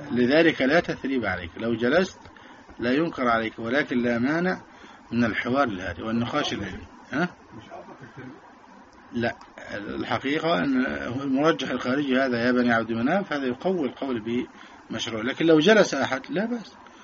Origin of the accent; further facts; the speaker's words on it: Egypt; وكنا احنا كلنا مصريين